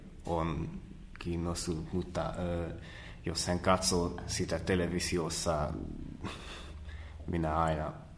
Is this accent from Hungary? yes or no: yes; Székesfehérvár, Fejér, Hungary; Finnish is a second language; Olen kotoisin Székesfehérvárista. Se on Budapestin lounaalta.